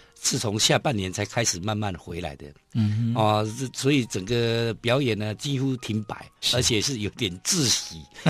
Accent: Jiaoxi, Yilan County, Taiwan; 这个是因为我们从小在乡下哈，在礁溪乡下里面种着很多花，有些是不知名的花。

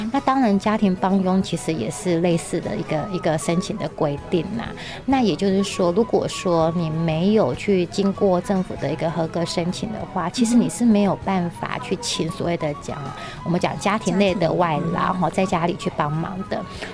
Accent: Taiwan; 希望除了我们台湾人了解他们以外，也希望他们可以融入我们台湾人的生活环境里面。

